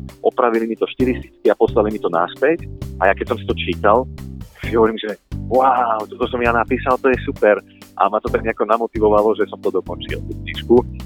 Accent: Žilina, Žilina Region, Slovakia; now in Bratislava, Slovakia; Ja pochádzam zo Žiliny, to je pravda, ale už som asi rok Bratislavčan. Už tam mám trvalý pobyt, ale keďže mamu tu mám v Žiline, tak chodím občas za mamou.

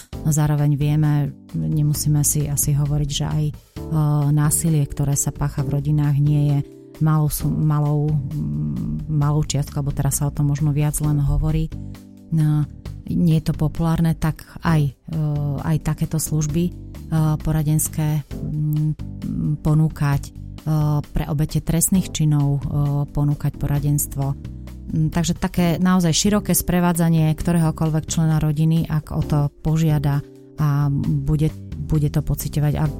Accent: Žilina Region, Slovakia; tým, že som z Oravy, tak najčastejšie chodíme na naše kopce.

